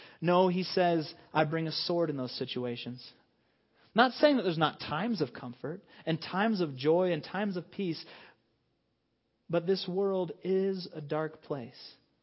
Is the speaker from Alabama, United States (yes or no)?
no; Estes Park, Colorado, United States; I grew up in Estes Park, which is similar to here, where there's, you know, it's like 25 miles per hour, and you could be going 40 or 50.